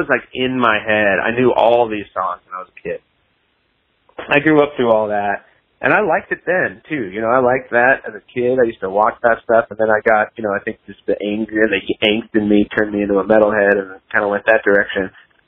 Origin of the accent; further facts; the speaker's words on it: Arizona, United States; I grew up in Arizona for one thing, so I grew up in the West, and I kind of grew up as a kid.